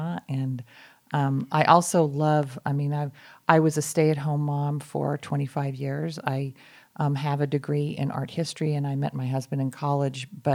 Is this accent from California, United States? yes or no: no; Boston, Massachusetts, United States; also born or lived in Salt Lake City, Utah; I lived in Salt Lake as a very young child, but then my family moved east and I grew up in Boston.